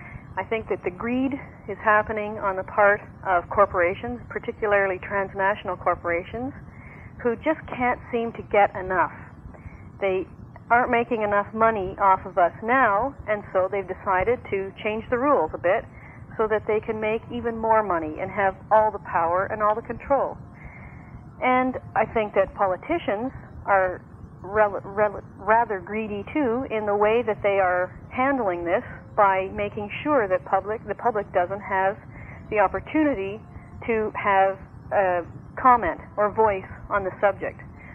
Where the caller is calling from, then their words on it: Guelph, Ontario, Canada; and I'm calling from Guelph.